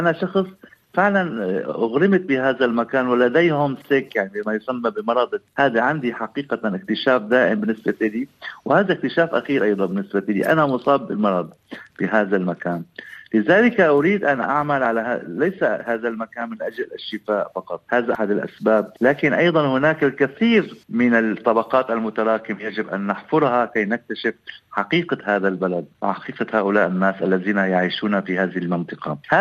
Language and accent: Arabic; Syria; هذه الصرخة التي نقوم بها جميعنا كسوريين مهمومين بما يحدث في سوريا